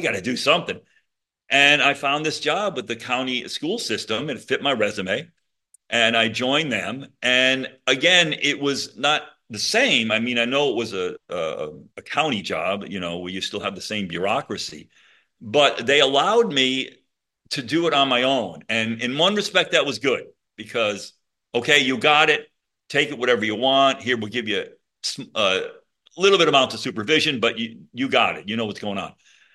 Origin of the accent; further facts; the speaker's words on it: Connecticut, United States; I grew up in Connecticut.